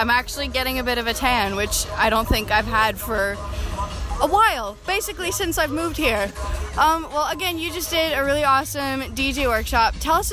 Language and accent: English; Quebec, Canada; My choice was … from my hometown with … also Canadian like myself.